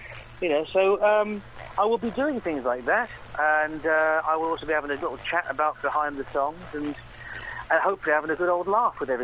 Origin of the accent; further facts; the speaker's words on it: Lake Tahoe, California, United States; also born or lived in London; now in Florida, United States; we were actually living in Lake Tahoe, California at the time. And that's where I grew up as a child, and there mixed in with Florida and Spain. I did not grow up in the UK.